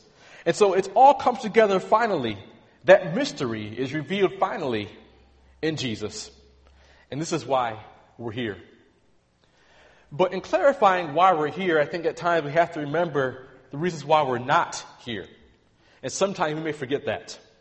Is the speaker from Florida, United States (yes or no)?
no; New York, United States; I'm from New York, I know.